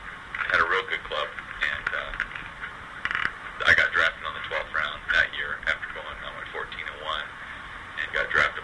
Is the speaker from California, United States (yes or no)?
yes; Long Beach, California, United States; I was born and raised in North Long Beach, and the house I lived in is still, we still own the property, and there's a mobile home park on there now.